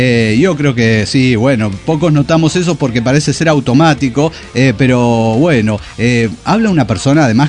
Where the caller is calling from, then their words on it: San Luis Potosí, Mexico; Siempre presente desde San Luis Potosí.